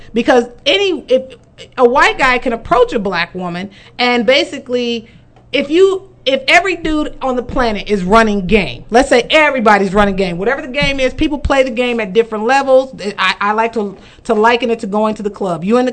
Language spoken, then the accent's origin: English; Kansas City, United States; particularly with women in our age group growing up in Kansas City